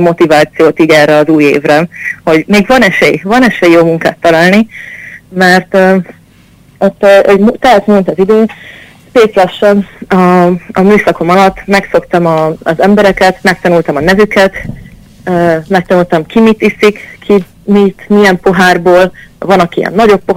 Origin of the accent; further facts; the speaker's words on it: Hungary; Mert hogy hát én magyar vagyok, ő meg lengyel.